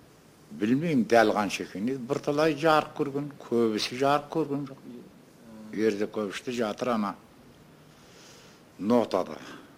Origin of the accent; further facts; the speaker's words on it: Kordai, Jambyl Region, Kazakhstan; туып өскен жерім. Сол маңай. Қордайдың көлемі сол.